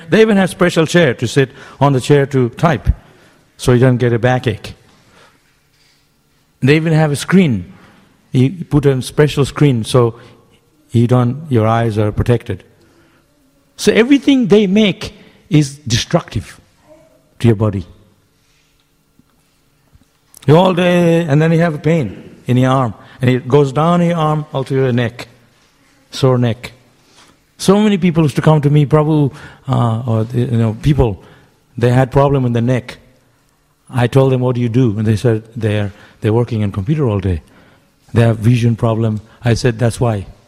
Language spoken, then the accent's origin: English; India; I remember when I grew up in India, and they booked my plane ticket.